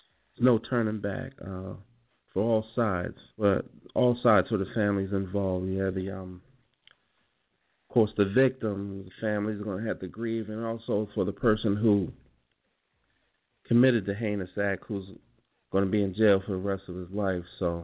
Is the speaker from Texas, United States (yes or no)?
no; Baltimore, Maryland, United States; my hometown of Baltimore, which is, we are really, really in desperate need of prayer for our city